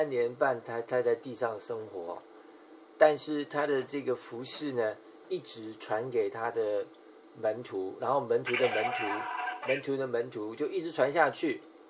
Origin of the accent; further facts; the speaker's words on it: China; 我们中国人